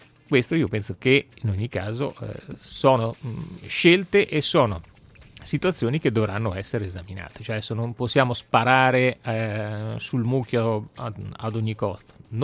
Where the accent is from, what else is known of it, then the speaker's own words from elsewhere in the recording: Ancona, Marche, Italy; preventivamente da buon anconetano si dice no.